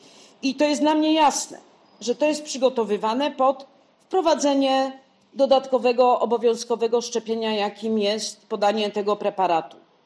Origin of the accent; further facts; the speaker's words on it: Lesser Poland, Poland; U mnie na Podhalu, na moim Podhalu, Szaflary, Poronin, Czarny Dunajec, Biały Dunajec i coś jeszcze.